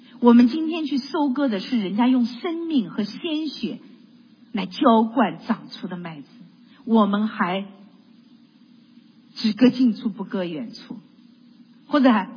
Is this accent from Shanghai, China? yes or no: yes; Shanghai, China; 特别是像我生在上海，然后长在资产阶级家庭